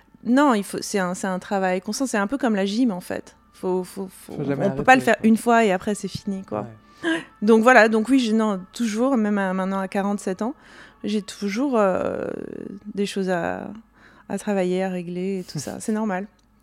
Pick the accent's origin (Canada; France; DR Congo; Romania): France; Corsica; parce que je viens pas de Paris, je viens de la Corse